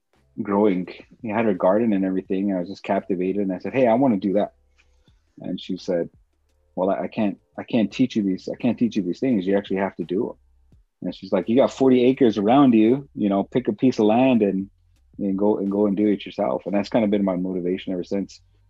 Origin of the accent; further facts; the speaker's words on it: Pine Ridge, South Dakota, United States; I am Ogla Lakota from the Pine Ridge Indian Reservation here in the southwest part of the state of South Dakota.